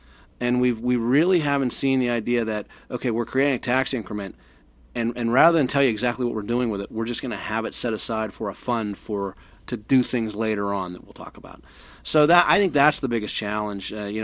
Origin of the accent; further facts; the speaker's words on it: Pittsburgh, Pennsylvania, United States; I grew up in a neighborhood not far from downtown. I grew up in Beachview on the what would be the northern end of Beachview, the closest to the Fort Pitt tunnels